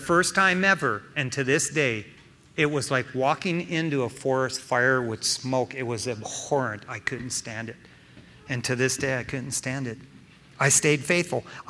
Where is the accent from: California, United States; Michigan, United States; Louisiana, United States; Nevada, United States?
Michigan, United States; East Detroit; Yeah, I'm from East Detroit, Michigan.